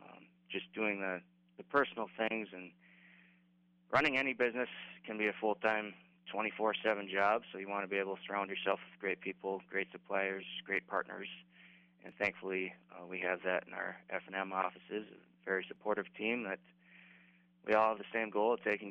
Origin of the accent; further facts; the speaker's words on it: Pierce, United States; I was born and raised in Pierce and graduated from the high school in 2009